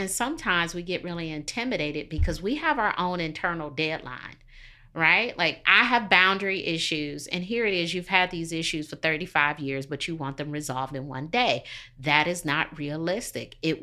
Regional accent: Detroit, Michigan, United States; now in Charlotte, United States; I had to reevaluate upon being in Charlotte, because I grew up in Detroit and there were all these things that you could not do or all these things you had to do to be safe.

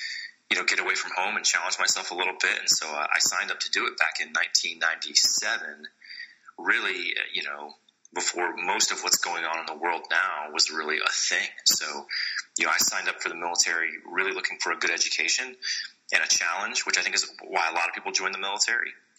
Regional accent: Cape Coral, Florida, United States; So I grew up down in Southwest Florida, in Cape Coral, Florida, which is often confused with Cape Canaveral, Florida, or Coral Springs, but it's neither. It's a little place that's kind of quiet down in the southwest part of the state.

